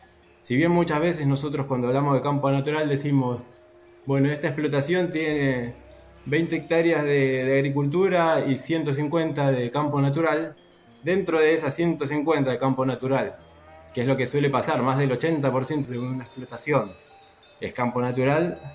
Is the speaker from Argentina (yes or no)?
yes; Argentina; now in Tacuarembó, Uruguay; soy argentino y trabajo en INTA, Concepción del Uruguay